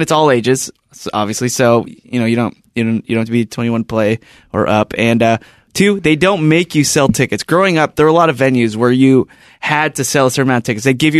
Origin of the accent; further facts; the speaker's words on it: Long Beach, California, United States; D Piazza's in Long Beach, my hometown venue.